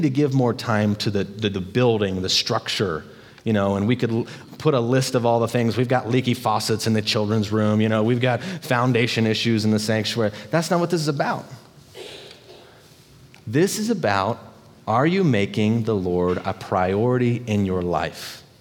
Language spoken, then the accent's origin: English; United States; I'm from Morgan County, so I was waked up.